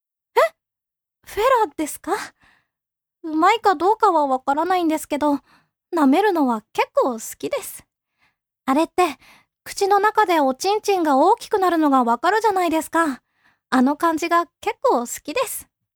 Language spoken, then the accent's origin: Japanese; Tokyo, Japan; 血液型は O 型、出身は東京です。